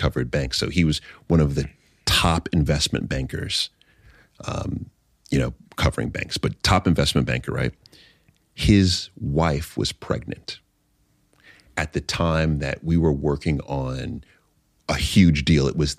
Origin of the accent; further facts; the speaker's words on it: Jamaica, New York, United States; So I was born in Jamaica, Queens.